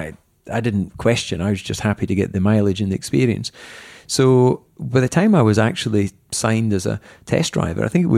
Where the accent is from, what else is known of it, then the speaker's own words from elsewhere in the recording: Dumfries, Scotland, United Kingdom; born there; and I was born in Dumfries.